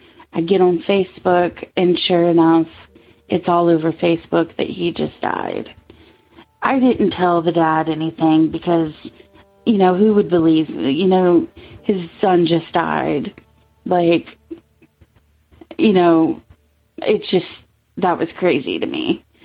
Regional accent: Virginia, United States; I'm from Virginia. I'm 33.

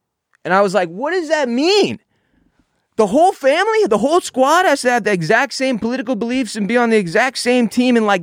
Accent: Houston, Texas, United States; I've been around guns my whole life, so I'm not particularly alarmed by this, being from Texas and growing up in Houston and having a lot of friends who hunt and shit.

